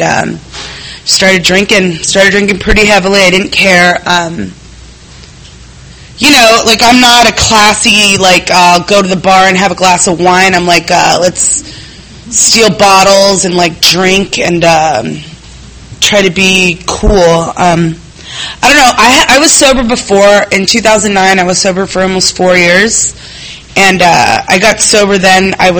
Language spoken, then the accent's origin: English; National City, California, United States; also born or lived in San Diego; I was born here in San Diego, grew up in National City. I was the youngest of three, and we all had different fathers, and they were brown, and I was white. And my family's Mexican. I'm Mexican.